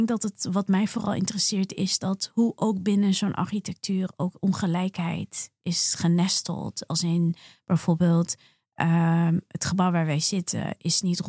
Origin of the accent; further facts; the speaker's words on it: Gelderland, Netherlands; now in Amsterdam, Netherlands; En dat zeg ik niet omdat ik in Amsterdam woon, maar ik kom letterlijk uit de Achterhoek. En zelfs van daaruit is het heel ver weg.